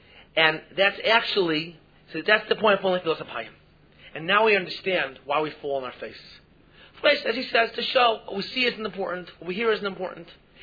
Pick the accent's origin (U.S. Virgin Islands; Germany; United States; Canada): Canada; They're actually Blue Jay fans, because we came from Canada.